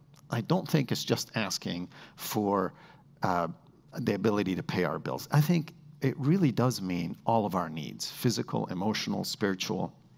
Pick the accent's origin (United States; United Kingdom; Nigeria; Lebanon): Lebanon; Beirut, Beirut Governorate; Speaking of bread, I grew up in Beirut in Lebanon, and we eat lots of bread in the Middle East.